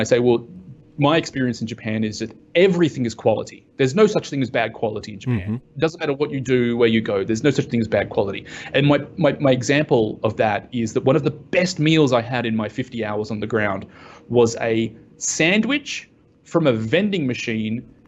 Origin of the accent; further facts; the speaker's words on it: Australia; So I'm from Australia. I haven't lived in Australia for many, many years. So I sound funny, but people often can't work out exactly where my accent is from. But yes, from Australia.